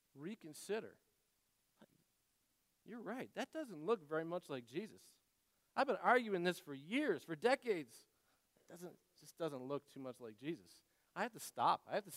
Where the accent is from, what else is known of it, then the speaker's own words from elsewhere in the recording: United States; I'm American after all.